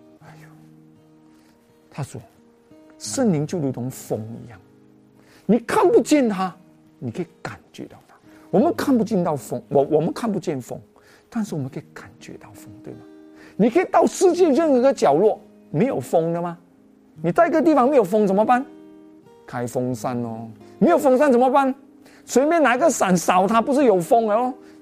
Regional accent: Malaysia; accent: Malaysian; 他们听我，又听我的口音，马来西亚口音

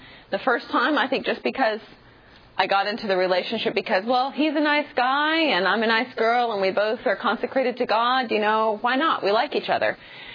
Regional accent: United States; my husband is from Africa, and I grew up in America.

